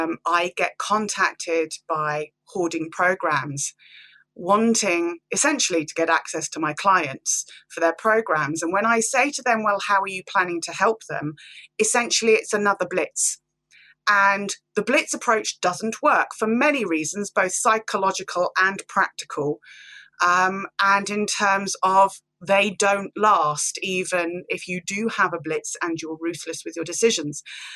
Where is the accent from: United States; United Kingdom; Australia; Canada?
United Kingdom; Banbury, South East England; Hi, Steve. … from Banbury, Oxfordshire, and I've got a great idea for a TV show.